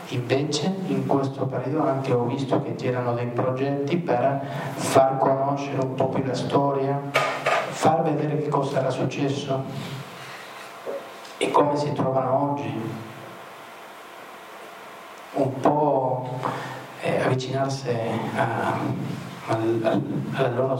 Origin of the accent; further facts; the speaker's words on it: Argentina; E lo posso dire perché io sono argentino e questo succede spesso là.